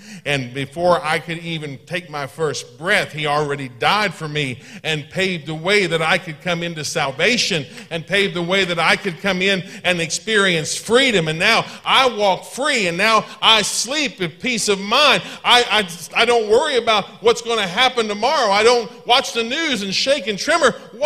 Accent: Maryland, United States; I'm from Garrett County. Thank God I'm from Garrett County. Oh, yes. It is cold. It'll be snowing tonight. Trust me, you don't want to live out there. I'm from there. I'm not there anymore.

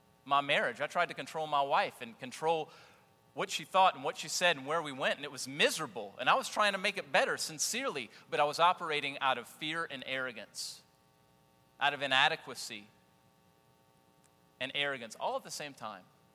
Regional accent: Jennings, Missouri, United States; I grew up in Jennings, that's why I know this.

